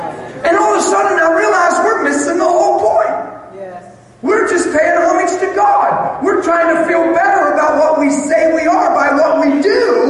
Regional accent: Pennsylvania, United States; I'm from Pennsylvania. I'm going to jump on a plane today and fly home

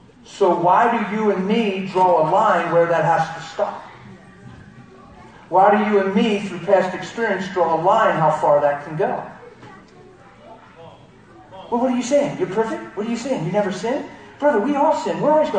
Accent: Pennsylvania, United States; I'm from Pennsylvania. Do you know that? Do you know I live in Pennsylvania?

